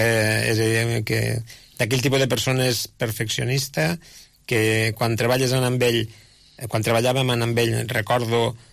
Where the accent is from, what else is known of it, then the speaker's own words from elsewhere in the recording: Catalonia, Spain; born there; Vaig néixer al Menà, aquí a l'Alt Segrià.